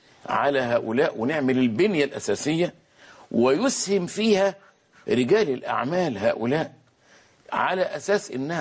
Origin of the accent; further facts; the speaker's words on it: Egypt; النقطة الثانية ان اصحاب الاموال عندنا في مصر